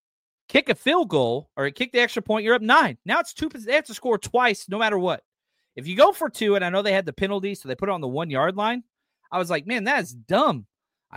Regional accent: Texas, United States; Back in my home state, Texas, I said no for sure.

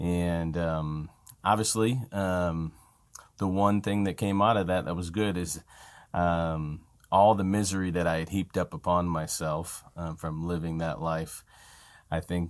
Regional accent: Indiana, United States; now in Illinois, United States; I'm currently residing in central Illinois. I grew up in Northwest Indiana, kind of Chicago suburbs there.

